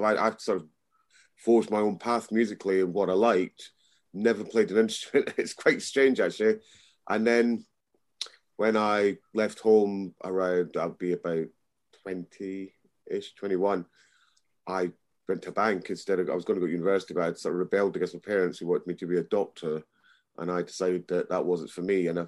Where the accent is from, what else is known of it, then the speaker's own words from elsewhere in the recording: Edinburgh, Scotland, United Kingdom; I was brought up in Scotland, in Edinburgh, in the, just slightly younger than Peter, I like to point out all the time. in the 70s, well, 68, I was born.